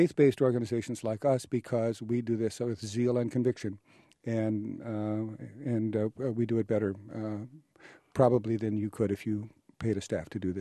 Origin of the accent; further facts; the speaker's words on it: North Dakota, United States; I grew up in North Dakota. One in every nine North Dakotans is served by Lutheran Social Services, but there aren't many of us up there, so that's why I'm in Illinois.